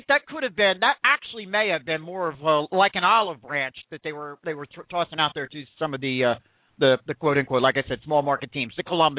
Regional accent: Philadelphia, Pennsylvania, United States; And, see, I'm a Philly guy, so obviously that one grabbed my attention.

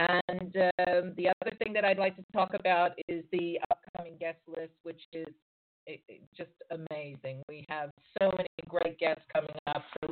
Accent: United States; now in London, United Kingdom; And I am American, but I live in London, and I've been here since 1985.

